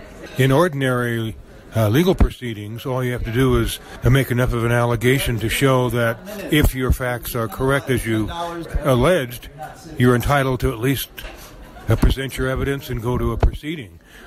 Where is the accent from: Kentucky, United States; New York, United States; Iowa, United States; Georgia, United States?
Iowa, United States; Marion; I'm from Marion, Iowa